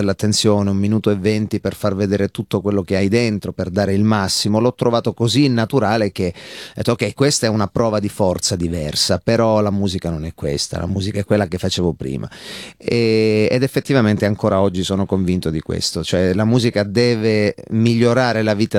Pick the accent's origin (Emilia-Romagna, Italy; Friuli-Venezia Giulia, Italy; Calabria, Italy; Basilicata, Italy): Calabria, Italy; Acri; io sostanzialmente sono un calabrese verace, sono nato ad Acri, in provincia di Cosenza.